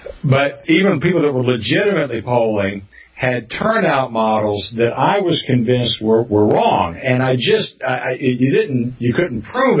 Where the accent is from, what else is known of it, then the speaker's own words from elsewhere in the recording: North Carolina, United States; I talked today to a fellow in my home state of North Carolina